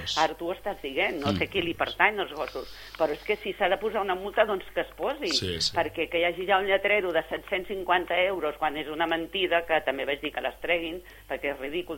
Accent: Sitges, Catalonia, Spain; I m'estimo el meu poble, m'estimo Sitges i m'estimo, i per això protesto.

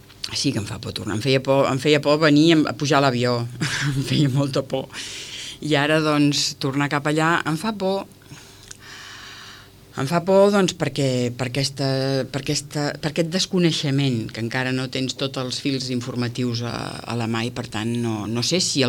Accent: Afghanistan; sóc una persona d'Afganistan

